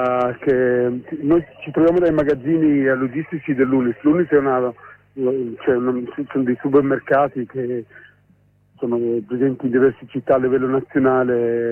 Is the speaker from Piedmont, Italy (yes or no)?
yes; Turin, Piedmont, Italy; Noi siamo da Torino, qua a dare solidarietà ai lavoratori.